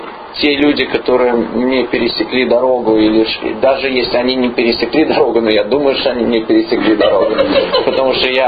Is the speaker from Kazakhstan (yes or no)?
no; Minnesota, United States; Я из Миннесоты